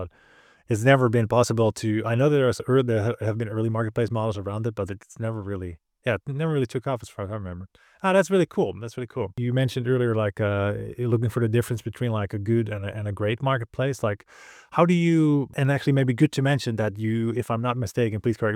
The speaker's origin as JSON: {"language": "English", "town": "Amsterdam", "region": "North Holland", "country": "Netherlands", "said": "I'm from Amsterdam originally"}